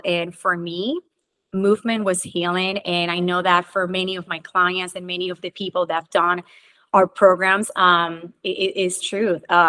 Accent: Puerto Rico; now in United States; I've been in the United States for 18 years, and I feel I am an American. So I feel like 50-50, yes, I'm an American, which Puerto Ricans are American, U.S. citizens

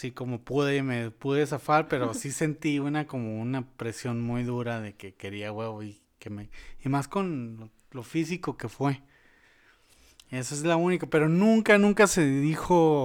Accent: Tijuana, Baja California, Mexico; que te seguro cruzaras a Estados Unidos diario, porque le dije que era de Tijuana

